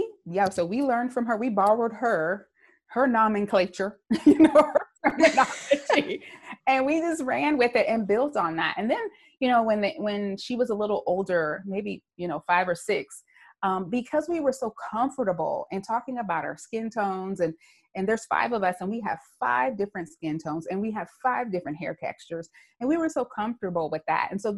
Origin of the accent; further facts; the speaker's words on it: the South, United States; I inherited a particular set of tools to navigate as an African-American girl, you know, growing up in the South.